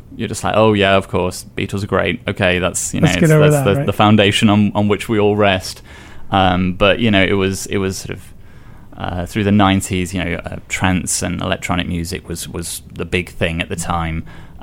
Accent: Stoke-on-Trent, West Midlands, United Kingdom; also born or lived in Huntingdon; I was born in Huntington and grew up in Stoke-on-Trent, which is not really famous for a lot, but the captain of the Titanic was from there.

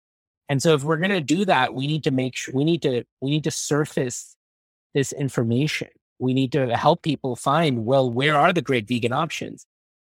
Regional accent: New York City, New York, United States; so growing up in New York City, right, like every person in an office

